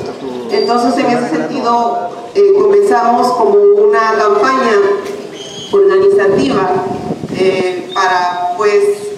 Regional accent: Ciudad Ixtepec, Oaxaca, Mexico; soy de Ciudad Ixtepec. Es un municipio que está como a 12, 13 kilómetros de distancia de donde nos encontramos ahora.

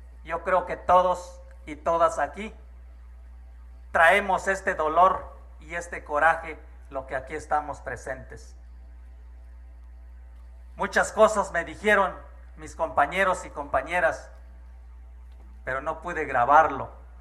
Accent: La Realidad, Chiapas, Mexico; vengo del Caracol 1 de la realidad.

